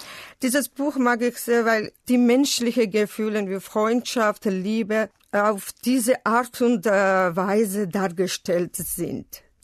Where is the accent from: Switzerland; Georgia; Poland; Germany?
Georgia; Tbilisi; komme aus Georgien. Ich bin 1963 in Tbilisi geboren.